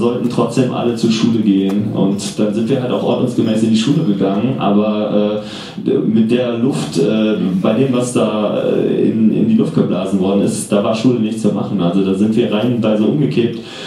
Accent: Dormagen, North Rhine-Westphalia, Germany; ich komme aus Dormagen und ich habe da schon in jüngster Kindheit tatsächlich Chemieunfälle von Bayer sozusagen live und hautnah mitbekommen.

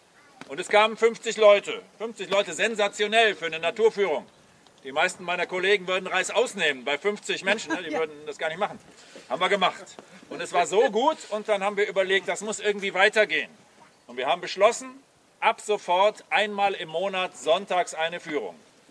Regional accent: Aachen, North Rhine-Westphalia, Germany; Wir kommen aus Aachen, das ist 35 Kilometer Luftlinie, diese Richtung.

